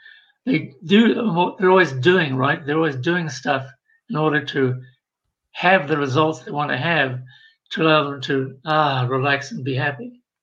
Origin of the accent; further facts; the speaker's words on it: New Zealand; I grew up in New Zealand, which 10% of the population in New Zealand are Maoris, dark-skinned people who are Polynesian.